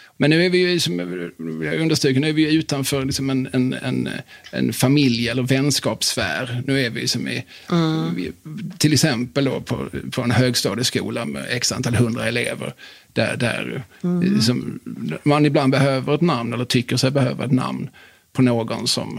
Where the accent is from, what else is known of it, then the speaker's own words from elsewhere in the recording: Eslöv, Skåne, Sweden; Jag är själv då från Eslöv, en kommun med, där själva tätorten har 18 000 invånare.